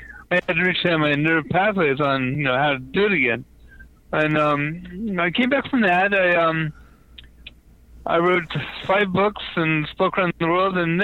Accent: San Diego, California, United States; now in Philadelphia, United States; I'm San Diego.

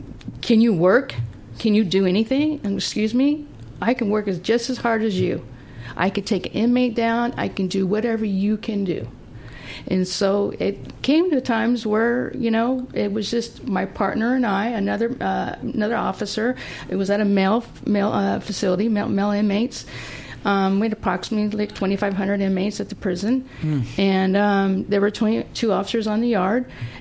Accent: San Francisco, California, United States; also born or lived in Nuremberg, Germany; we moved to California. Born and raised in San Francisco, Northern California. And I came to Southern California in 2008.

